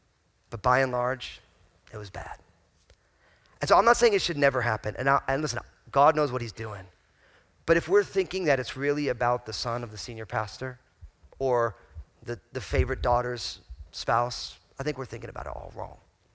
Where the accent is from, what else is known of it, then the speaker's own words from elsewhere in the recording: Old Bridge, New Jersey, United States; I grew up in Old Bridge, New Jersey. So like I was socialized to be rude.